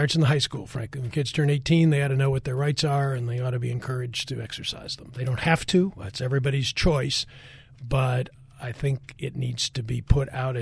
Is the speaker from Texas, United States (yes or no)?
no; Tucson, Arizona, United States; It's not the state I grew up in. I was born in Tucson and raised in Arizona, and I'm very proud of this state.